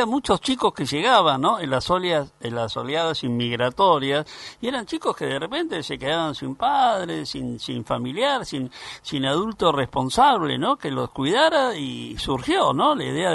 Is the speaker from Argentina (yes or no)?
yes; Argentina; esto lo digo como argentino